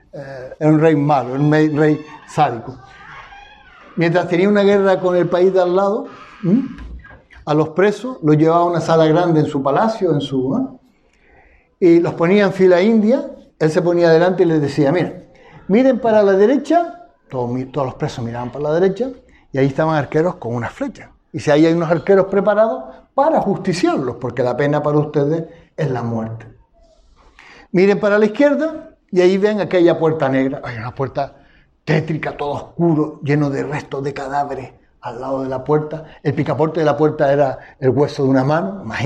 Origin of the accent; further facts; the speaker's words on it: Canary Islands, Spain; Como somos los canarios.